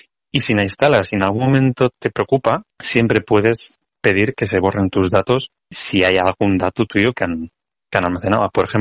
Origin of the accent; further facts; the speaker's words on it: Spain; now in Singapore; ahora yo soy de España